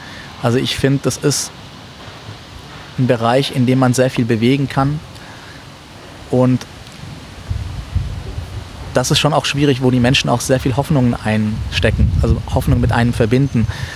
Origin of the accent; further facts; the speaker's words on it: Ulm, Baden-Württemberg, Germany; Ich bin in Ulm aufgewachsen. Ulm ist ja so eine Grenze zu Bayern.